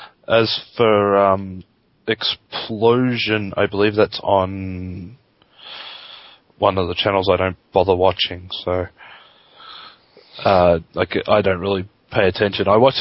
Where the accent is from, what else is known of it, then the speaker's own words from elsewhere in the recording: Australia; Again, American stuff. I'm Australian.